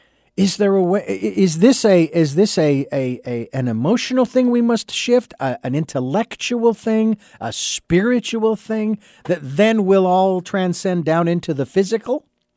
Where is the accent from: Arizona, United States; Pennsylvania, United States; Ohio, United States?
Arizona, United States; Phoenix; I remember as a kid growing up in Phoenix